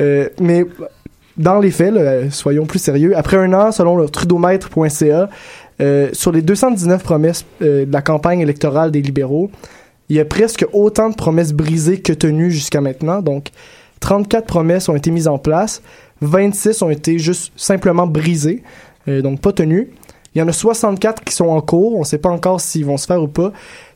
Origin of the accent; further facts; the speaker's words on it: Quebec, Canada; Non, je viens du Saguenay, comme vous le savez peut-être, j'en ai déjà parlé.